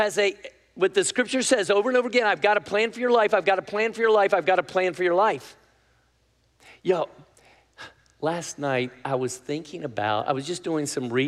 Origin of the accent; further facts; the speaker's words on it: United States; and I'm an American, and I don't like that I didn't get a vote on that.